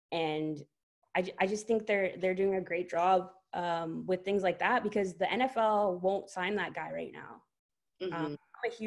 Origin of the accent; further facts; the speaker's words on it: North Vancouver, British Columbia, Canada; because I've been born and raised in North Vancouver. And I'm 37 now